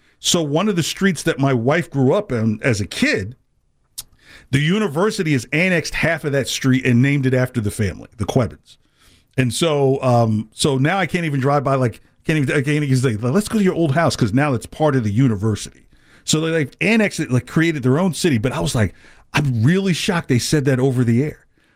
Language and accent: English; New Jersey, United States; I'm from New Jersey. So, like, everything, like, New Jersey north coming into New England, like, just to stay in state, you're like, oh, my God.